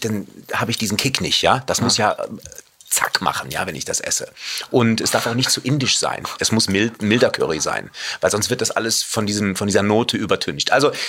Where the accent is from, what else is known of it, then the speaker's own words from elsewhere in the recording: Cologne, North Rhine-Westphalia, Germany; weil ich ja Rheinländer bin als Kölner